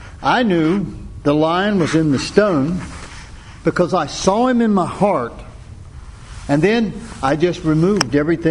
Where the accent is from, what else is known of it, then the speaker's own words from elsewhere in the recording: Tobaccoville, North Carolina, United States; This wide-eyed little boy, growing up in Tobaccoville, North Carolina, if you've ever seen, you probably know that.